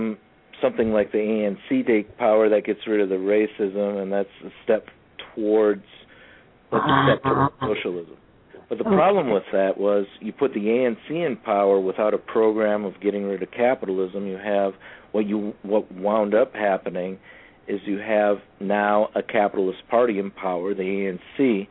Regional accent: Minneapolis, Minnesota, United States; And growing up in Minneapolis, where the Teamsters had led the Minneapolis Teamster strike of 1934

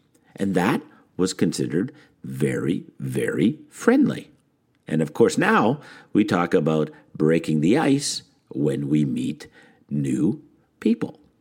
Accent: Schaumburg, Illinois, United States; That's my hometown, not Toronto.

